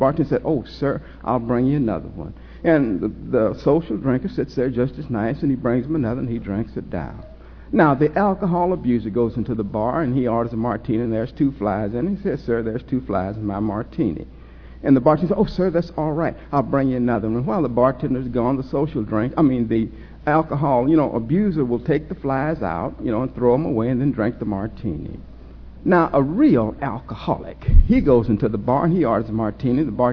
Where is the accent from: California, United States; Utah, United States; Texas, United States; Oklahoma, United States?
Oklahoma, United States; Wagoner; born there; Well, I was born in Wagner, Oklahoma in 1938